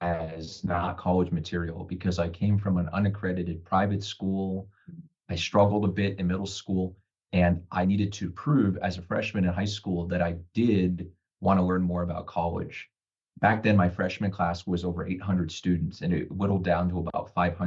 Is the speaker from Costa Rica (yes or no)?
no; Texas, United States; When I got to college and I said I was from South Texas, people assumed San Antonio or Corpus Christi, but we're right along the Texas-Mexico border.